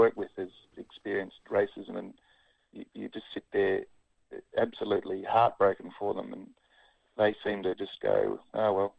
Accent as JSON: {"language": "English", "town": "Geelong", "region": "Victoria", "country": "Australia", "tie": "born or raised there", "said": "no, well, I grew up in Geelong"}